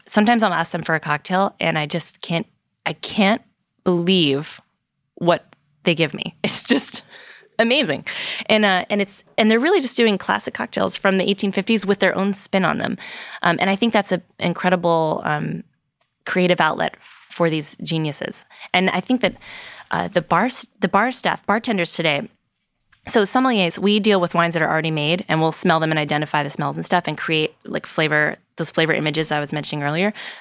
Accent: Virginia, United States; And I'm from Virginia, which has a blossoming wine country as well

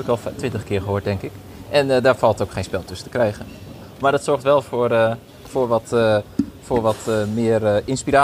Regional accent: Drenthe, Netherlands; Ik kom zelf uit Drenthe

